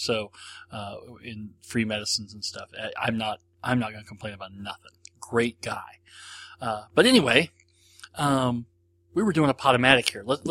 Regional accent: Canada; I'm very Canadian in that I put ketchup on my macaroni and cheese sometimes, but not always.

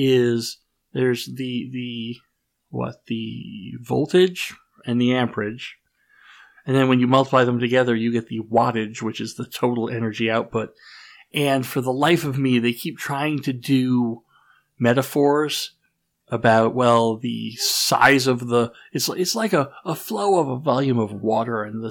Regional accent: Texas, United States; I'm from Texas, so I'm very familiar with the phrase, don't mess with Texas.

